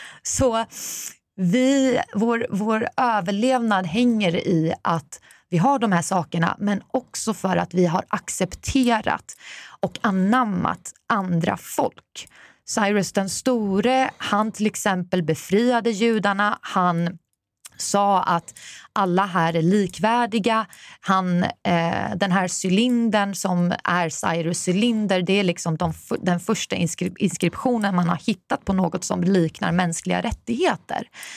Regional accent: Iran; Swedish is a second language; now in Sweden; jag är iranier för de som inte vet

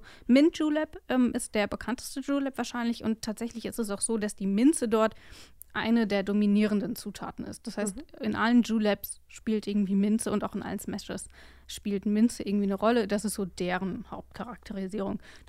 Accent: West Germany, Germany; Na gut, ich komme aus dem Westen

